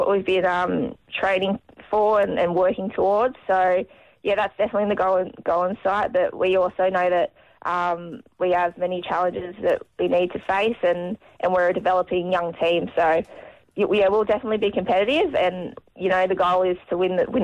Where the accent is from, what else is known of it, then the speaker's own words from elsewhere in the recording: New South Wales, Australia; I grew up playing soccer on the Central Coast.